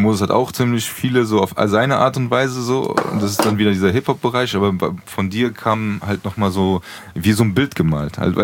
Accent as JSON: {"language": "German", "town": "Frankfurt", "region": "Hesse", "country": "Germany", "said": "wir sind Frankfurter"}